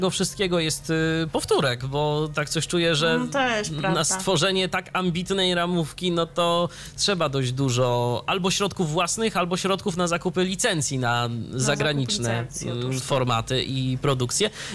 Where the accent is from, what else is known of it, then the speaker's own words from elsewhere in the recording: Iława, Warmian-Masurian Voivodeship, Poland; do mojego rodzinnego miasta, do Iławy, 75 km od Olsztyna